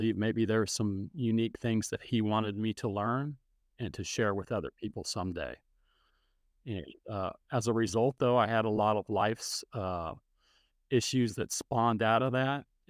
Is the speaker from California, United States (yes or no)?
yes; Sacramento, California, United States; So I was born and raised in the Sacramento area, and when I was young, I was a latchkey kid